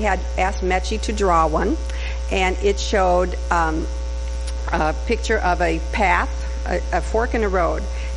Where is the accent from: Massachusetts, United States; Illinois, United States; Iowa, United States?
Illinois, United States; Chicago; moved away as an adult; now in Madison, United States; I was raised a Catholic in Chicago, and my first two children were baptized as Catholics there. We moved to Madison in 1978.